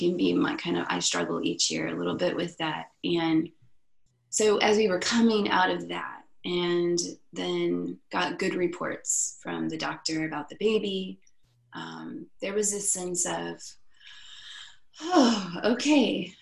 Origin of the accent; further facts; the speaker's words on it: Illinois, United States; also born or lived in Dallas; We moved across the country. We had moved from Dallas back to where I was born and raised in Illinois.